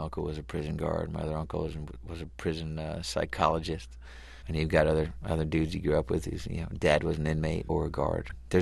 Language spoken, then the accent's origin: English; South Fallsburg, New York, United States; I'm from a small prison town called South Fallsburg that used to be a resort hotel area back in the 50s and 60s